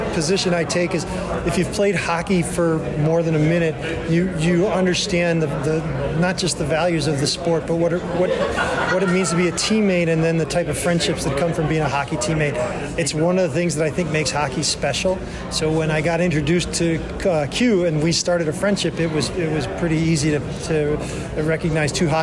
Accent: Florida, United States; I'm from Florida. I live in Florida.

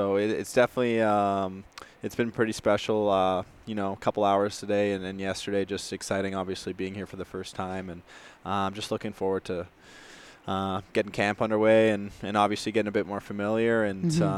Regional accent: Vancouver, British Columbia, Canada; I'm from Vancouver, so just West Coast.

